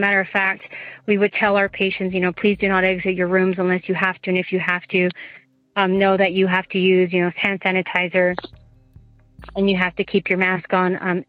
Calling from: Utah, United States; I'm calling from Utah.

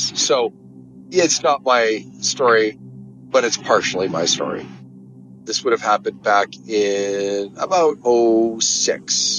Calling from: British Columbia, Canada; calling from southern British Columbia. I am retired from the Royal Canadian Mounted Police in Canada.

